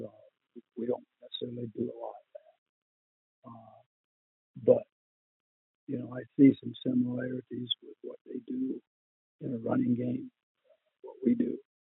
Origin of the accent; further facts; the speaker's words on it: Midwest, United States; what growing up in the Midwest, what Michigan, Ohio State used to do years ago.